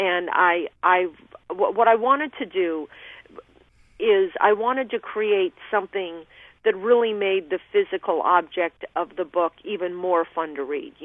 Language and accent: English; Aspen, Colorado, United States; I grew up in Aspen in the 70s